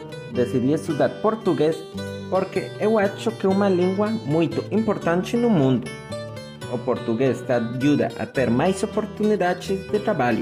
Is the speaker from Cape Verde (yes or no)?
no; Costa Rica; Portuguese is a second language; sou da Costa Rica.